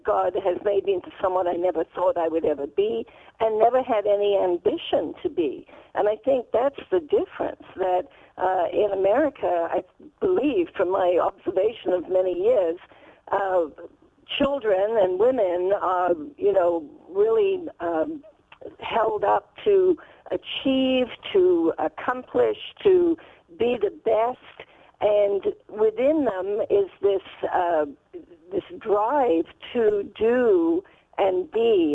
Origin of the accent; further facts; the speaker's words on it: United Kingdom; moved away as an adult; now in United States; being British, which I am, I don't have much accent left, but I think I was raised in a very different culture with a very different mindset, plus my own personal story of coming to America at 22